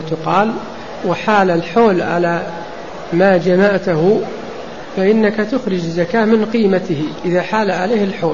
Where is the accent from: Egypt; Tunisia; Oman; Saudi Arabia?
Saudi Arabia; نعم، هذا بالنسبة عندنا في السعودية